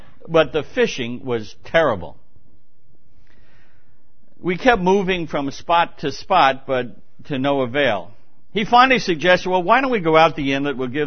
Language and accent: English; New York, United States; I grew up on Long Island. My family moved here when I was 4 years old.